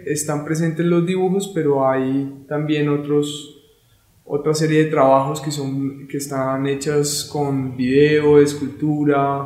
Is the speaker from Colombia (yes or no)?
yes; Sogamoso, Boyacá, Colombia; Yo soy de Sogamoso, Boyacá. Me vine a estudiar artes plásticas en la Universidad Nacional hace ya unos años